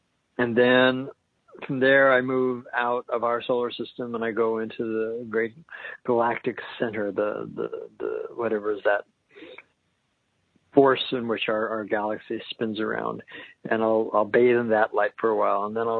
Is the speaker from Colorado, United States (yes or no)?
yes; Denver, Colorado, United States; I was raised in Denver as a Reformed Jew